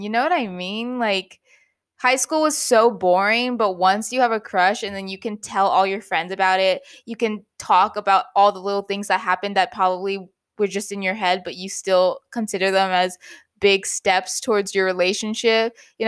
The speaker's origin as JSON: {"language": "English", "region": "Midwest", "country": "United States", "tie": "born or raised there", "said": "growing up in the Midwest, no one usually wants to date an Asian."}